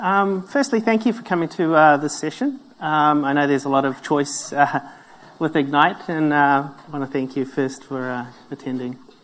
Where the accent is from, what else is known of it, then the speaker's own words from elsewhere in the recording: New Zealand; accent: New Zealand; also born or lived in Singapore; now in Australia; My accent comes from New Zealand, but I spent about 15 years in Singapore kind of doing this stuff up there. I only recently come into Australia about 2 years ago.